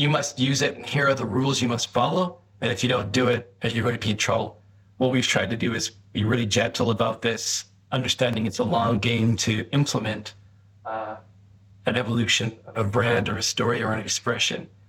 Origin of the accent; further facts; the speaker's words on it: Edmonton, Alberta, Canada; also born or lived in France; So I grew up in Edmonton, but I moved around a lot, lived in France and lived in other parts of Canada, that sort of thing.